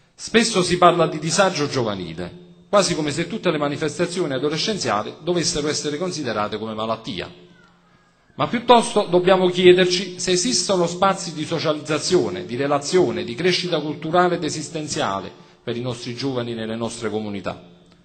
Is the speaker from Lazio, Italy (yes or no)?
no; Castellammare di Stabia, Campania, Italy; moved away as an adult; Sono nato a Castellammare di Stabia e lì ho vissuto fino a quando non ho ultimato i miei studi universitari, per poi trasferirmi in Irpinia.